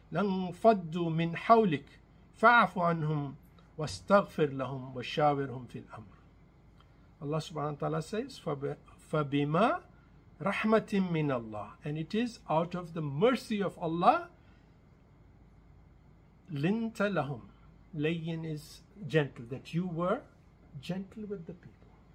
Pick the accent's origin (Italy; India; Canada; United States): India; born there; I was born in India.